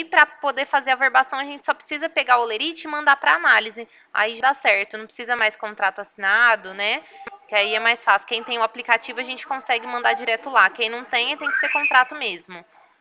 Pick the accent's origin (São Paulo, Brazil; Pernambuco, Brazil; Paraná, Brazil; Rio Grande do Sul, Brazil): São Paulo, Brazil; Ribeirão Preto; Eu sou daqui de Ribeirão Preto, do escritório daqui.